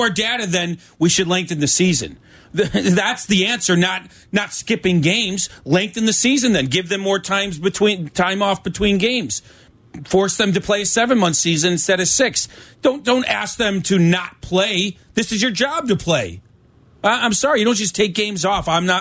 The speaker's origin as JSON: {"language": "English", "town": "Chicago", "region": "Illinois", "country": "United States", "said": "We're from Chicago. We don't do that."}